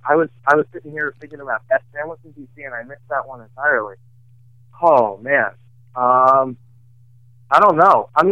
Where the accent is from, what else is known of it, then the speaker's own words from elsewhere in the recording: Bethesda, Maryland, United States; So I'm from Bethesda, Maryland, which is a suburb a little bit outside of D.C.